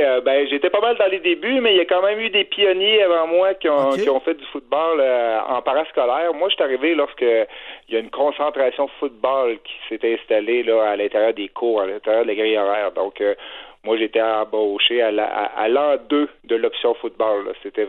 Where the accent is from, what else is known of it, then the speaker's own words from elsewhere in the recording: Saint-Georges, Quebec, Canada; Moi, je viens de Saint-Georges.